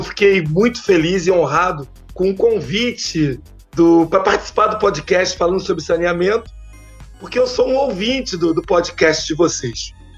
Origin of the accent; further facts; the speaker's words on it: Rio de Janeiro, Brazil; Eu sou do Rio de Janeiro